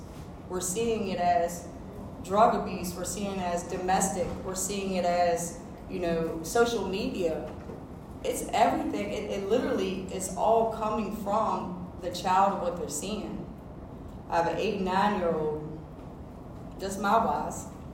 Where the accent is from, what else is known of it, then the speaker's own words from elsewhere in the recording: Virginia, United States; And I'm from Virginia. I don't know how Florida is down here. We're Commonwealth.